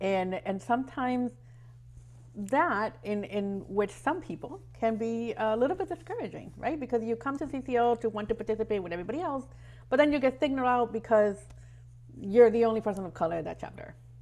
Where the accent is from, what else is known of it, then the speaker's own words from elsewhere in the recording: Ecuador; Culturally, I'm from Ecuador. I present myself as an Ecuadorian.